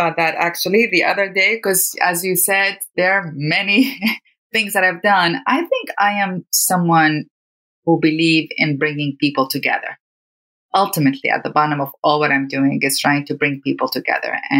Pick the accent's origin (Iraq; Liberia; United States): Iraq; Growing up in Iraq was a combination of fear. You know, I grew up knowing Saddam Hussein and my family.